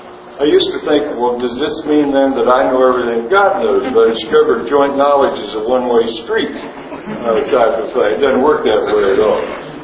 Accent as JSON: {"language": "English", "town": "Atlanta", "region": "Georgia", "country": "United States", "said": "They're mostly, well, we're from Atlanta. They mostly go to the Baptist church all the time."}